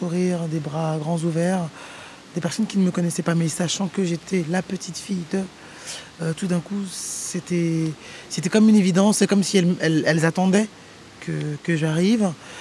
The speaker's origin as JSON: {"language": "French", "town": "Paris", "region": "Île-de-France", "country": "France", "accent": "Parisian", "said": "Moi, je me sens assez parigote d'une manière, ne serait-ce que mon accent et ma manière de me mouvoir ou le rythme de ma parole, mon débit."}